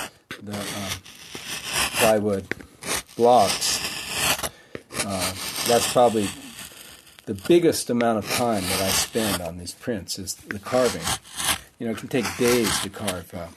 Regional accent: Mill Valley, California, United States; things I liked around where I grew up in Mill Valley, like Mount Tamalpais and the coast over by Stinson Beach and San Francisco skyline and Golden Gate Bridge.

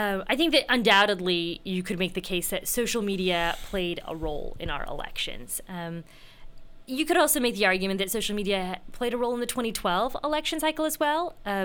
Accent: Indiana, United States; You know, I'm from Indiana.

